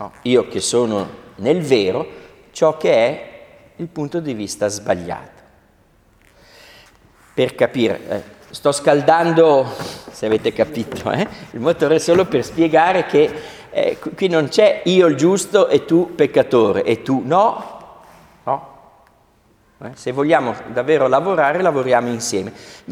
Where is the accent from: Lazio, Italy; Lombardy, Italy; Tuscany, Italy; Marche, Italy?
Lombardy, Italy; Milan; born there; ma io che sono nato invece a Milano, in un condominio di 6 piani